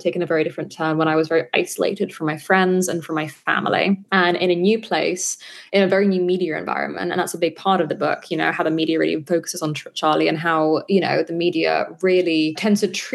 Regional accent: United Kingdom; moved away as an adult; now in New York, United States; I am a Brit who moved to New York when I was 22

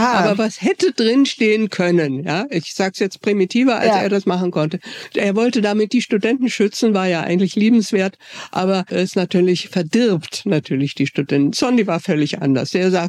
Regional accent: Bavaria, Germany; ich habe angefangen in München zu studieren. Ich bin im Allgäu aufgewachsen.

